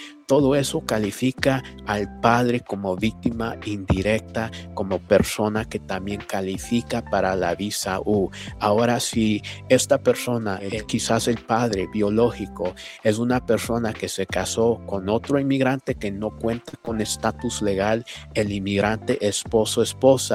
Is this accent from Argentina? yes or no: no; Oaxaca, Mexico; born there; moved away; somos abogados, muchos de nosotros, inmigrantes. Yo personalmente nací en México, Oaxaca, vine aquí con menor de edad.